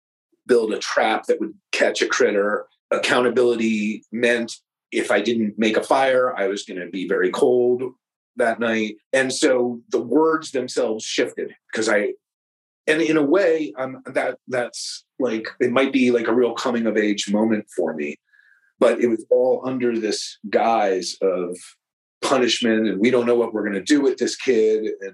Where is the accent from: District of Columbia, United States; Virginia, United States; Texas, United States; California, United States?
Virginia, United States; And I'm from Virginia. And this is all happening out in Idaho.